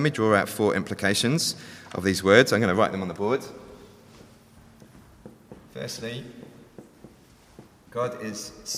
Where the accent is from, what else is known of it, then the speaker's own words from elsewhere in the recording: England, United Kingdom; now in Australia; I'm an English immigrant to Australia, so I'm reserved and proud and deeply suspicious of authority.